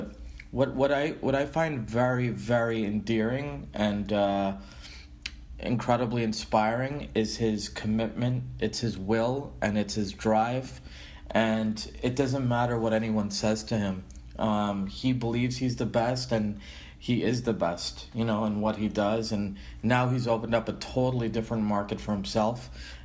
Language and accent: English; Boston, Massachusetts, United States; for me growing up in Boston especially, it's a very Irish town, Irish-American town, but I've always had friends from Ireland.